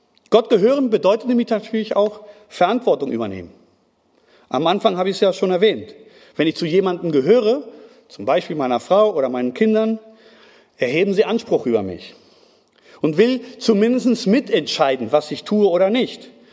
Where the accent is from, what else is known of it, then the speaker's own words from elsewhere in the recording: Spain; Ich habe es 4 Jahre davor erlebt. Als Spanier, da haben wir auch 2010 haben wir gesagt, wir sind Weltmeister